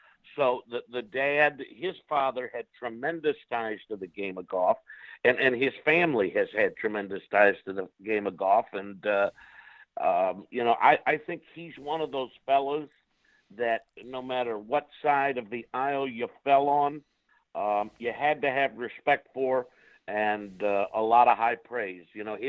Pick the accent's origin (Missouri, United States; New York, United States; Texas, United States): Missouri, United States; St. Louis; But a lot of people don't relate my hometown, St. Louis, with it.